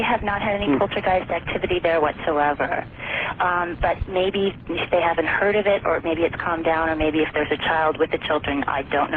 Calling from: Seattle, Washington, United States; I'm calling from Seattle, Washington.

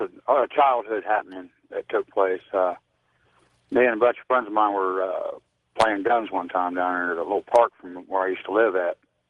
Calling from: Ohio, United States

